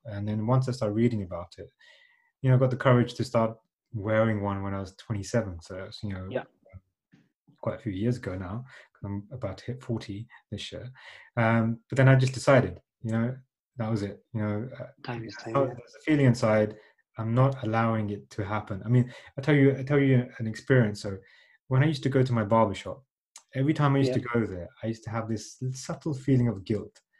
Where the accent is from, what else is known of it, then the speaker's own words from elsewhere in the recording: Midlands, United Kingdom; So I was born and brought up in the UK. So I was brought up in the Midlands.